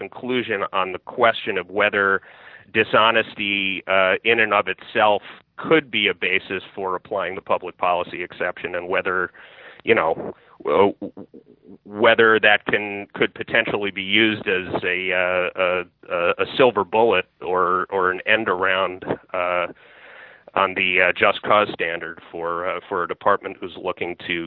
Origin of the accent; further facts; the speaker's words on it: Massachusetts, United States; Well, that's my home state, so I have to push back on that a little bit.